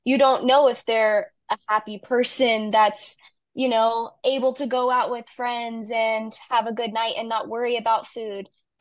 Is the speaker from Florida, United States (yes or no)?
yes; Orlando, Florida, United States; and I'm from Orlando, Florida, so it's about 9, 10 hour drive. It's pretty far away from home.